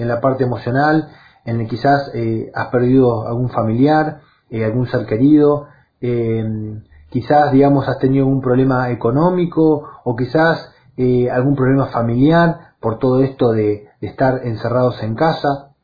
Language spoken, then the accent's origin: Spanish; Zárate, Buenos Aires Province, Argentina; también soy un ciudadano de Zárate